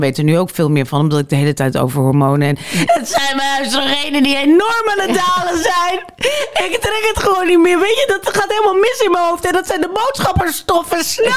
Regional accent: Harderwijk, Gelderland, Netherlands; born there; now in Ouderkerk, Netherlands; Misschien ben ik het wel, maar ik bedoel, ik ben in Harderwijk geboren. Ik ben gewoon een provinciale trut.

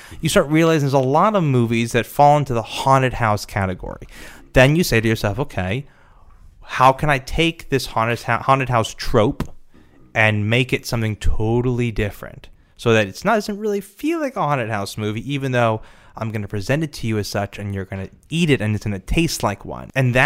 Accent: Nebraska, United States; I'm from Nebraska.

